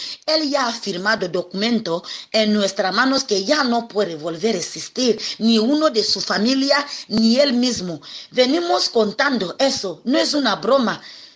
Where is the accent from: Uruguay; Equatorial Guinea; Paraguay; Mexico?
Equatorial Guinea; Hay que informar a todos los días a mi pueblo, todo lo que pasa dentro de Guinea Ecuatorial